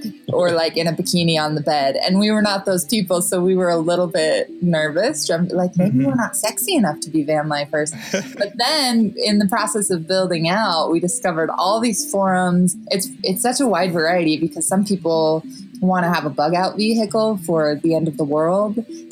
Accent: Idaho, United States; David grew up in Kansas and I grew up in Idaho.

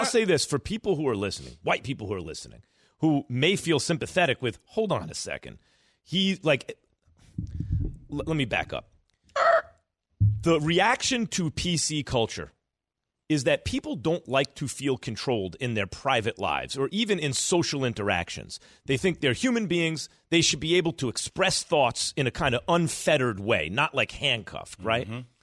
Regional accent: New York, United States; I grew up in New York.

